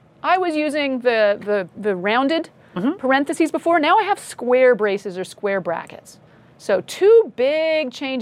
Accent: Canada; But I'm a Canadian, so I'm spelling it with a U.

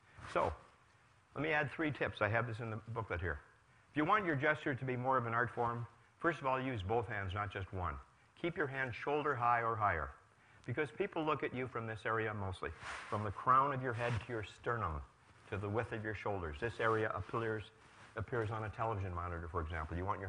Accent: Detroit, Michigan, United States; I have a brother in Detroit, Michigan, my hometown, who's a portrait photographer.

